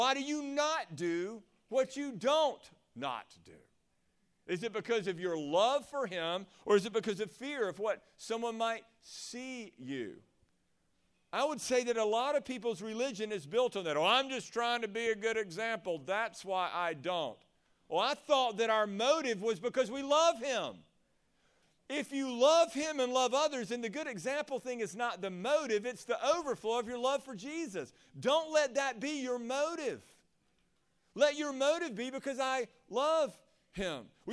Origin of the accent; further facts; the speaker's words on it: Chattanooga, Tennessee, United States; I got a lot of friends in Chattanooga because I grew up in Chattanooga